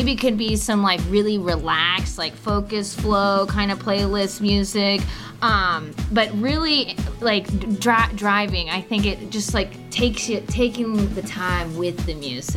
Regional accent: California, United States; I mean, I'm come from the Central Valley. Hello, that is where George Lucas is from.

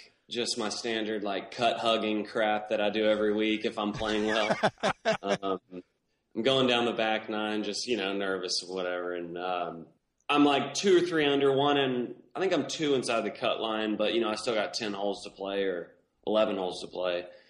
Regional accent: Alabama, United States; We were just trying to hit it out of the dirt at the goat ranch I grew up on in Alabama.

